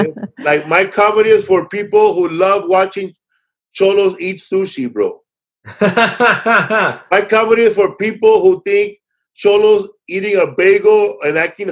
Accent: Boyle Heights, California, United States; also born or lived in Mexico; And I grew up in Boyle Heights. I grew up in the housing projects.

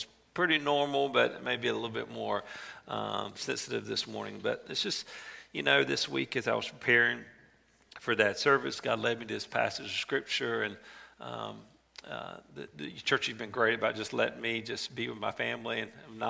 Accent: Monroe, North Carolina, United States; But I grew up in Monroe, North Carolina, right outside of Unionville area. And we actually, across the house that we grew up in, across the street basically from our house, was a chicken farm.

